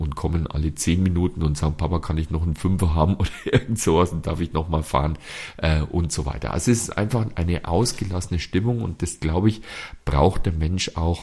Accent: Bavaria, Germany; das ist bei uns in Bayern ist es, sind es diese Volksfeste.

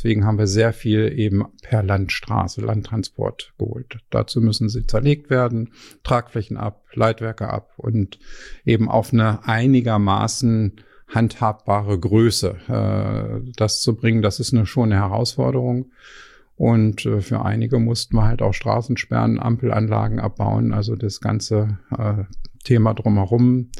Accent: Braunschweig, Lower Saxony, Germany; born there; Ich bin in Braunschweig geboren und mein Großvater war Fluglehrer in Braunschweig.

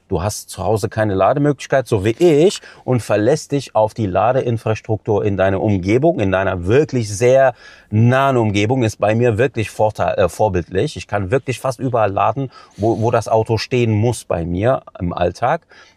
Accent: Cologne, North Rhine-Westphalia, Germany; als ein Nordrhein-Westfalener Junge, als Kölner Junge, der das tagtäglich erlebt.

